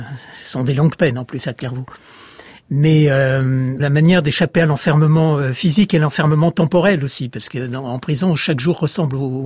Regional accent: Rome, Lazio, Italy; born there; je suis né à Rome le 21 juin 1948 et je suis compositeur.

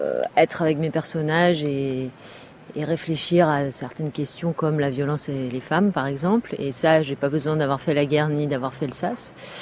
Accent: Lorient, Brittany, France; nous, on est originaire de Lorient, comme dans le film, et qui est un peu moins maintenant, mais qui a été pendant longtemps une ville militaire.

